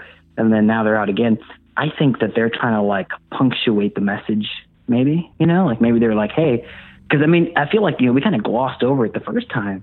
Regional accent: Texas, United States; I'm from Texas.

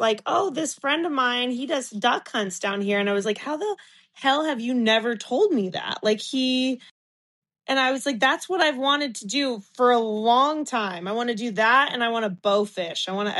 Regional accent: Fishers, Indiana, United States; So I'm originally from Indiana.

